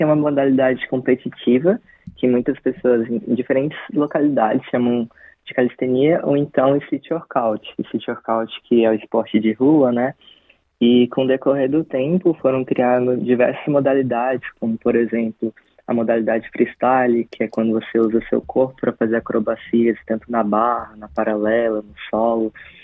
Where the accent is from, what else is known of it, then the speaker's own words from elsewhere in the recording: Brasília, Federal District, Brazil; Sim, certo, certíssimo. Nascido e criado em Brasília.